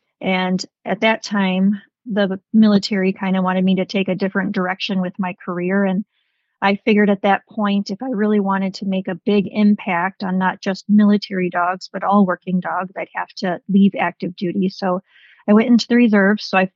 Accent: Illinois, United States; as soon as I grew up in Illinois, knew I wanted to be a vet.

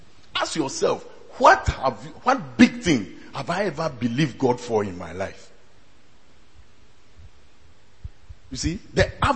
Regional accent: Volta, Ghana; No, let's talk true. Me, I come from Volta region.

